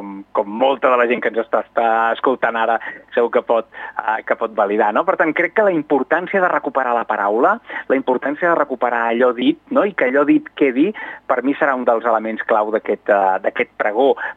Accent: Olot, Catalonia, Spain; totes aquelles persones que som d'Olot, que vivim tant com podem a Olot, tot i que treballem fora

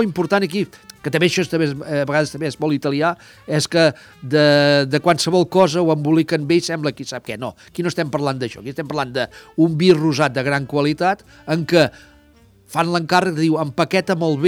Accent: Catalonia, Spain; ho entendrem ràpidament els que som de la Garrotxa, doncs que també tenim una terra volcànica

